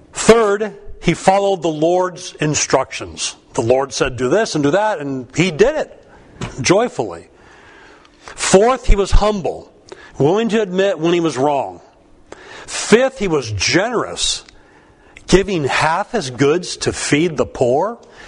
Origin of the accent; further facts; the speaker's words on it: Pasadena, California, United States; It reminds me of when I was a kid growing up in Pasadena.